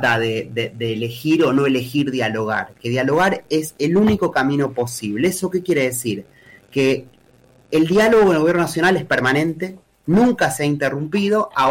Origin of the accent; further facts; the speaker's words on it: Argentina; te diría que es el desafío más complejo que como argentinos y argentinas tenemos que enfrentar